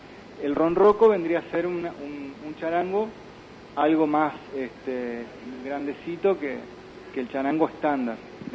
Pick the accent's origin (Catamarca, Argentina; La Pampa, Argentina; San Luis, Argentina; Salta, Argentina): La Pampa, Argentina; De La Pampa. Bueno, yo soy de La Pampa.